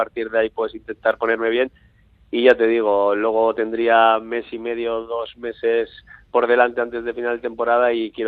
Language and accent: Spanish; Basque Country, Spain; nosotros somos de Guipúzcoa